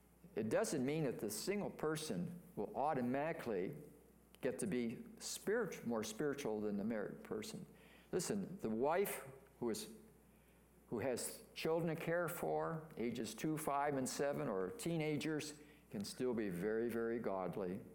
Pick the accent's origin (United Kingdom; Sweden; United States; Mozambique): United States; Pennsylvania; And that's my home state, but they don't do a very good job on some of those roads.